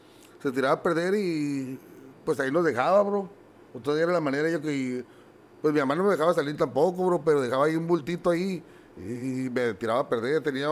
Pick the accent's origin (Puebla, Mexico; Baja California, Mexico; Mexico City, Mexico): Baja California, Mexico; Tijuana; Nací ahí en la Santa Fe, bro. Ahí es un barrio ahí. Toda mi vida he vivido ahí, que era ahí en Tijuana, en la ciudad de Tijuana.